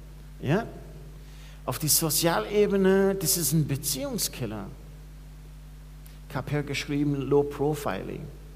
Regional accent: Ireland; Also ich bin Ire, ich komme aus einem Land, das sehr katholisch geprägt ist. In die 80er Jahre, als ich groß geworden bin

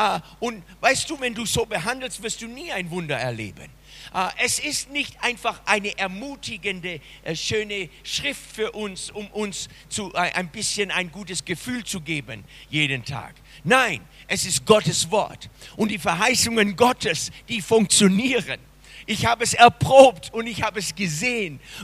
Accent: Florida, United States; now in Germany; Bei uns in Florida, da kommt der ganze Regen, was hier in 2-3 Wochen regnet, kommt in eine halbe Stunde runter.

